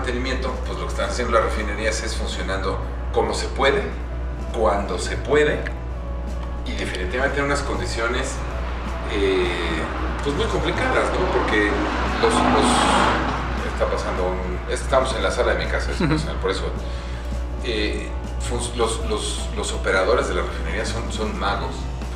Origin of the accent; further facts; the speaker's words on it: Mexico; born there; Nosotros los que estamos viejos y nacimos en los 70s, en México